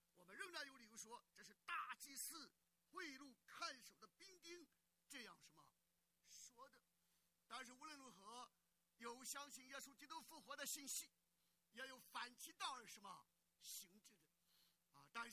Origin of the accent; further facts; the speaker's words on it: China; 我们中国人常讲上阵亲兄弟，打仗什么父子兵